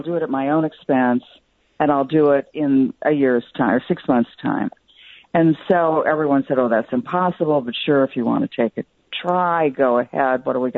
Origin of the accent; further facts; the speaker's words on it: New York City, New York, United States; as a New Yorker, I saw what he did in the 1990s in New York.